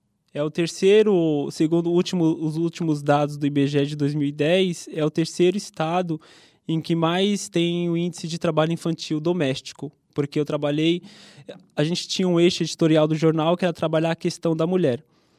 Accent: São Paulo, Brazil; Eu sou da periferia de São Paulo mesmo, então eu fui para Campo Grande estudar

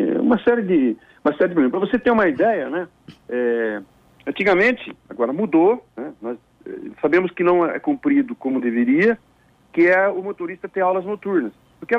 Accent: São Paulo, Brazil; porque eu sou aqui da região de Ribeirão Preto

